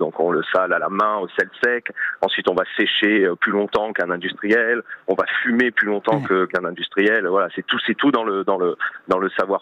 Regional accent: Provence-Alpes-Côte d'Azur, France; now in Île d'Yeu, France; je suis des Alpes-Maritimes, donc...

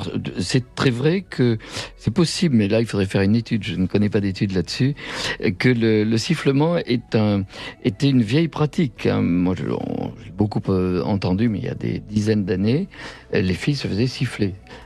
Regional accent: Bordeaux, Nouvelle-Aquitaine, France; moi, je suis originaire de Bordeaux, mais je suis fondamentalement pyrénéen. Dans les Pyrénées, tout le monde siffle. On apprend à siffler. Ma grand-mère m'avait appris, jeune, à siffler.

